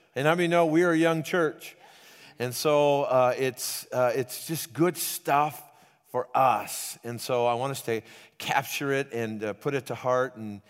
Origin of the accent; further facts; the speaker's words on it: Los Angeles, California, United States; I grew up in Los Angeles, so I grew up at the Chavez Ravine